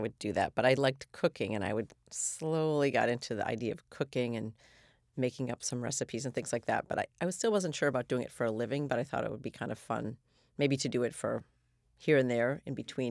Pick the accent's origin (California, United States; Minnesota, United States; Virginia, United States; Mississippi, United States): Minnesota, United States; Minneapolis; she'd always clip recipes from the Minneapolis Star Tribune because I grew up in Minneapolis.